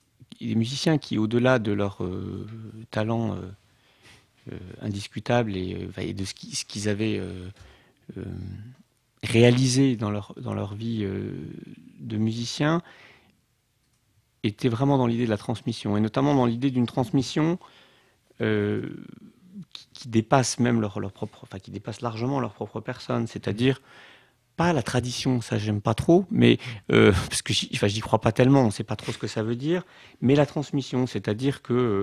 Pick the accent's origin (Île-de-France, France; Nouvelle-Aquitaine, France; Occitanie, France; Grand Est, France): Grand Est, France; Strasbourg; Je suis originaire de Strasbourg et c'est une ville